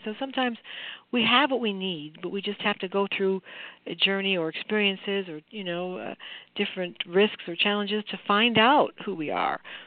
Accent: Detroit, Michigan, United States; I was just there. I mean, I'm from Detroit. It was wonderful. I was there at Christmas.

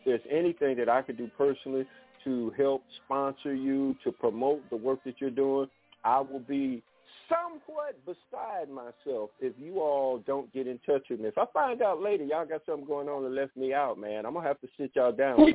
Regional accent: Detroit, Michigan, United States; Okay, now Greg, you do remember I grew up in Detroit, right?

